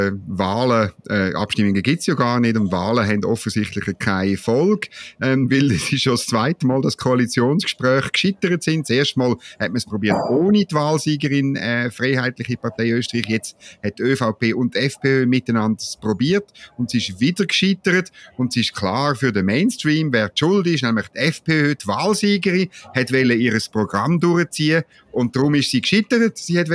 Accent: Switzerland; Man fragt sich als Schweizer.

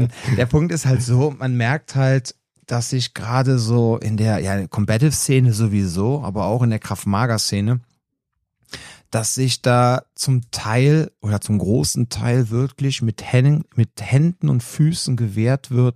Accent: Cologne, North Rhine-Westphalia, Germany; bei uns in Köln, sagt man Stadtteil, Stadtviertel, sagen wir so Veedel.

